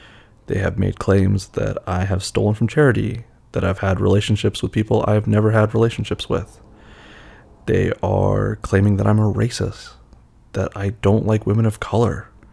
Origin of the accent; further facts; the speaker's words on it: the South, United States; I grew up in the South. I am a person of color. I am mixed.